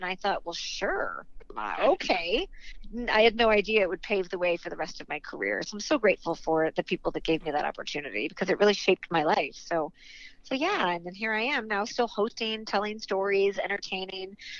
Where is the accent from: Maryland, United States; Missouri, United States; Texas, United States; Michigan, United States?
Missouri, United States; St. Louis; I grew up in St. Louis, Missouri, and I was very fortunate at a very young age to get a job in television, right?